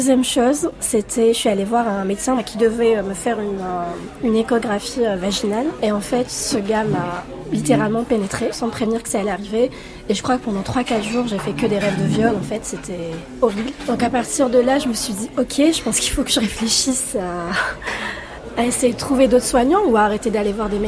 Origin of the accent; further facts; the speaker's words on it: Algeria; moved away as an adult; now in France; Je suis migrante, enfin, maintenant je suis française, je suis algérienne, je suis arrivée à 24 ans en France. Je suis musulmane et je suis bisexuelle.